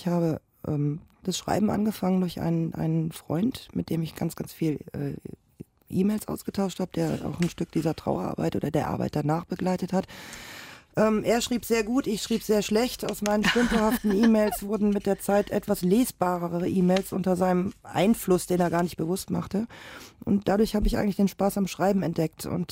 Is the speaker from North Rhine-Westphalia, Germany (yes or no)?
yes; Krefeld, North Rhine-Westphalia, Germany; Direkt am Hülserbruch. Das ist ein Wald in meiner Heimat.